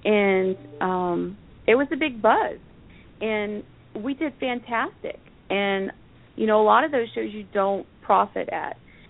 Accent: Florida, United States; And being that I'm from Florida, and I always, every year, went to the Orlando show, no matter where I lived, I would always fly down to the Orlando show.

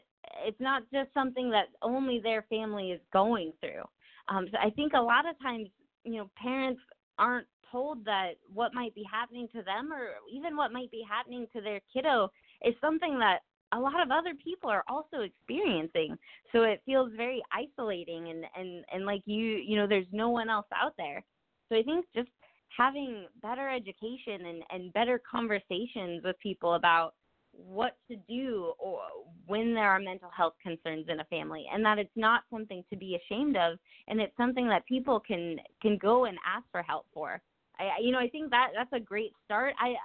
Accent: Nebraska, United States; So you're from Pennsylvania and I'm from Nebraska

